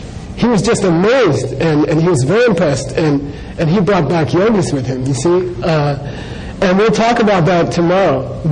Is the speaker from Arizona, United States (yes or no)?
yes; Phoenix, Arizona, United States; I grew up a Christian, right? I grew up in Phoenix, not far from here. I went to All Saints Church, you know?